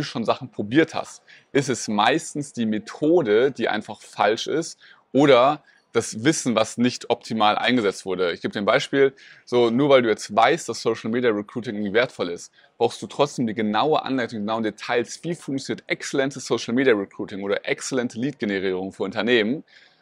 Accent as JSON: {"language": "German", "town": "Rothenburg", "country": "Germany", "tie": "born or raised there", "lives_now": "Berlin, Germany", "said": "bin von Rothenburg heißt das, wo ich aufgewachsen bin, nach Berlin gezogen."}